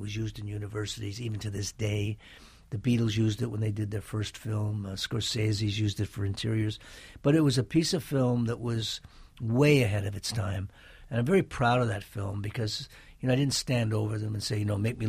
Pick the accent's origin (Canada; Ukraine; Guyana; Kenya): Canada; I was raised in Canada, as were my father and my mother.